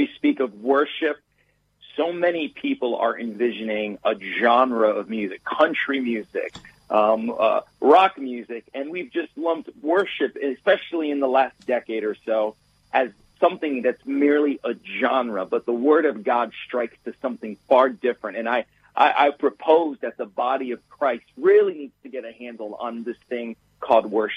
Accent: Florida, United States; now in Boston, United States; I'm originally from Florida. I now live in the Boston area, but I'm originally from Florida.

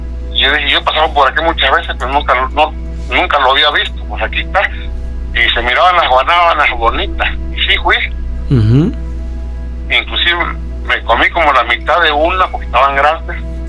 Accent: Oaxaca, Mexico; now in Puebla, Mexico; Yo soy del estado de Oaxaca.

